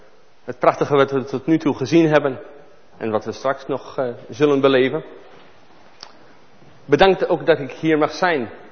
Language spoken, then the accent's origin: Dutch; Israel; moved away as an adult; now in Netherlands; getrouwd met een Nederlandse vrouw, Jeanette. Woon nu iets meer dan 10 jaar in Nederland. Mijn eerste 20 jaar, mijn jeugd ligt in Israël, in het ongeloof, in het judaïsme.